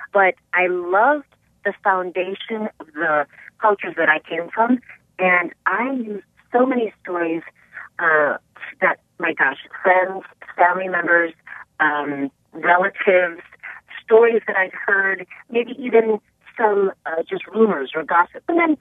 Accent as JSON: {"language": "English", "region": "Wisconsin", "country": "United States", "tie": "born or raised there", "said": "I grew up in West Dallas, kind of like Highway 100 and Oklahoma, around there."}